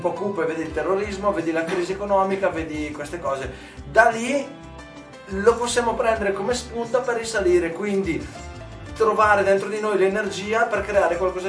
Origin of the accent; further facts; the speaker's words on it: Martinengo, Lombardy, Italy; Il medioevo mi fa pensare un po' al mio paese d'origine